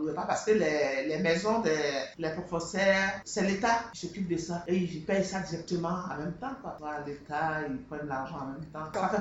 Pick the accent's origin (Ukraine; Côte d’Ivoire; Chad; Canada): Côte d’Ivoire; Abidjan; now in Paris, France; je suis de la Côte d'Ivoire. En 1999, je suis arrivée ici. 13 septembre 1999.